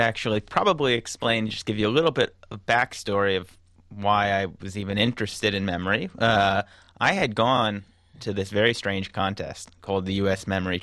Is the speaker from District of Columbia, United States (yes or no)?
yes; Washington, District of Columbia, United States; I grew up in Washington listening to your show, listening to Kojo, the whole crew here